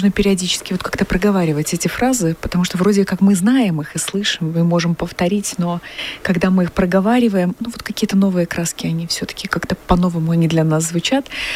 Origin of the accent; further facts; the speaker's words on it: Minsk, Belarus; хоть я и тоже минчанка, и родилась, и росла в Минске.